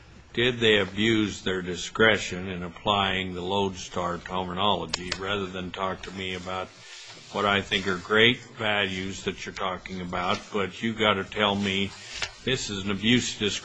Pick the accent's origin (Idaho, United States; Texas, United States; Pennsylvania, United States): Idaho, United States; but I'm from Idaho, and a lot of kids on the bench in Idaho say things they ought not to say